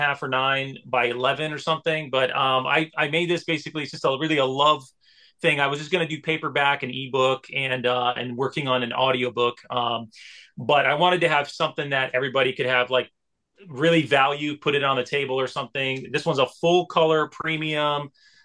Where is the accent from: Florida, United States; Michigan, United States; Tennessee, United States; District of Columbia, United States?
Michigan, United States; Detroit; What it was like growing up in Detroit as a first generation immigrant trying to just stay afloat.